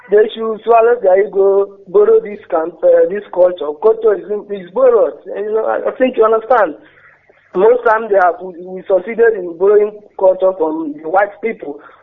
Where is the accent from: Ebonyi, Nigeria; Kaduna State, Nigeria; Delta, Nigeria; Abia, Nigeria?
Abia, Nigeria; Bende; I'm from Akashet. I'm from Bende town, my brother.